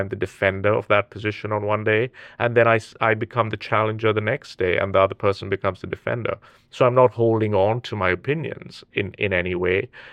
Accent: India; I was raised Catholic

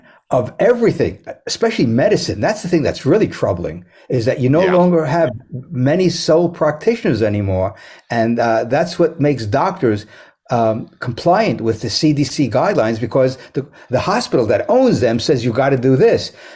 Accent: New York City, New York, United States; instead of educational institutions like I grew up with in New York City, where teachers taught.

